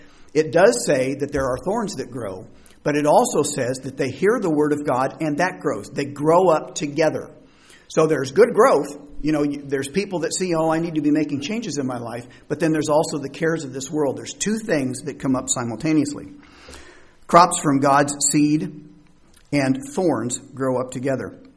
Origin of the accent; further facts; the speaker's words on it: Indiana, United States; I grew up in Indiana, and there were almost no Catholics there whatsoever.